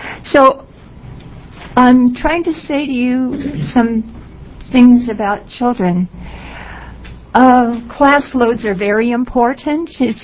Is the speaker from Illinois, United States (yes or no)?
no; California, United States; now in Oregon, United States; I'm up from California. I've been in Oregon 10 years.